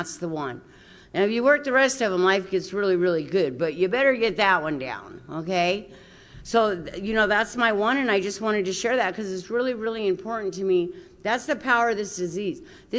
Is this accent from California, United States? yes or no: yes; Midway City, California, United States; Oh, I was raised in Midway City. It's a real small, unincorporated town over. There's like a post office and a friggin' fire department, and that's it. And you blink and you'll miss it. That's where I was raised at.